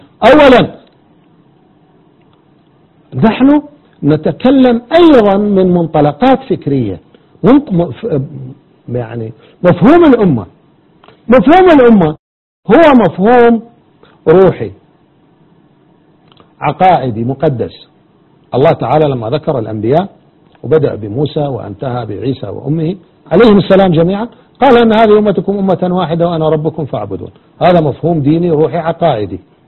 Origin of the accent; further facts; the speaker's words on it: Iraq; وأنا كعراقي